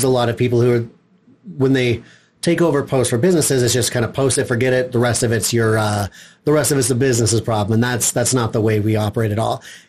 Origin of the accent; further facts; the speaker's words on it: Heber City, Utah, United States; Yeah, so I'm from Heber City, and I run a little company, Timp Top Local Marketing.